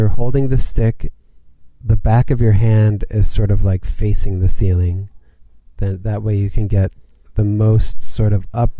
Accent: North Carolina, United States; also born or lived in Northeast, United States; I grew up in the East Coast, Northeast, until I was around age 10. And then my family moved to North Carolina.

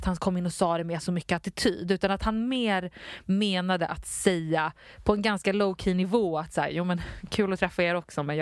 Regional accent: Nacka, Stockholm County, Sweden; Mm, och jag är från Nacka.

